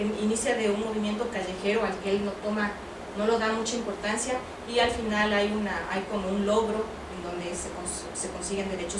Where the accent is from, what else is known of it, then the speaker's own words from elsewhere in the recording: Ecuador; porque yo soy ecuatoriana